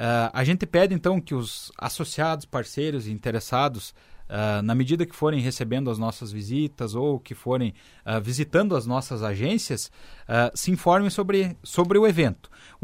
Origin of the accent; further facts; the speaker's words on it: Muitos Capões, Rio Grande do Sul, Brazil; Eu vim lá de Muitos Capões